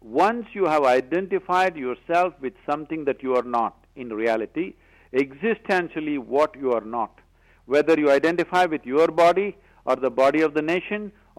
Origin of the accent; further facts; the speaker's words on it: India; Now you believe I am an Indian.